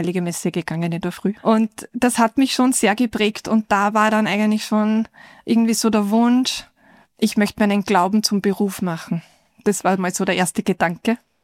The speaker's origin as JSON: {"language": "German", "region": "Upper Austria", "country": "Austria", "tie": "born there", "said": "Ja, ich bin eine gebürtige Oberösterreicherin und unsere Gemeinschaft, wir haben in Oberösterreich einige Filialen auch gehabt und davon auch einen Kindergarten, der ganz in der Nähe meiner Heimat war."}